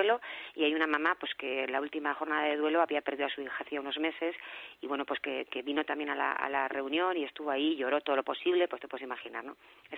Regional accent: Huesca, Aragon, Spain; Yo, por ejemplo, soy de Huesca

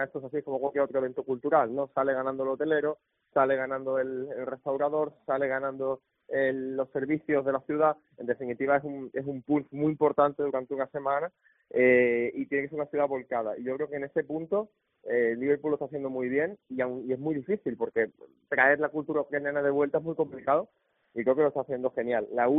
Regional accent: Seville, Andalusia, Spain; now in Barcelona, Spain; Yo soy sevillano, pero vivo en Barcelona y creo que tiene la infraestructura perfecta, ¿no?

